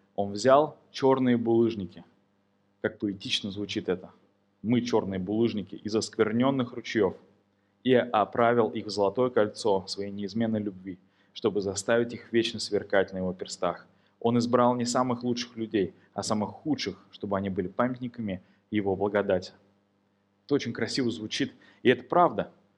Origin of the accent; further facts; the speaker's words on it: Kazan, Tatarstan, Russia; born there; не за то, что я хороший человек, или за то, что я родился в Казани